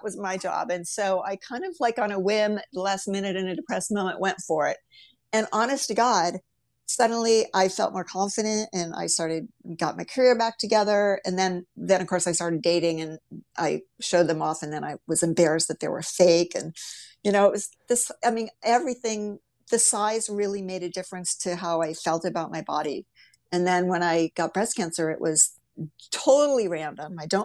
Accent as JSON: {"language": "English", "region": "Ohio", "country": "United States", "tie": "born or raised there", "said": "And I grew up in the Midwest in Ohio, and breasts were the holy grail."}